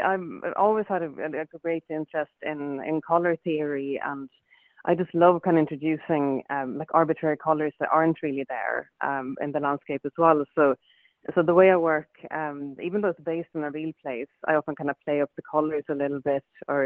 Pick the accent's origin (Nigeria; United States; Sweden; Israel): Sweden; southern Sweden; my work is very much concerned with the kind of area where I grew up in Sweden, in southern Sweden.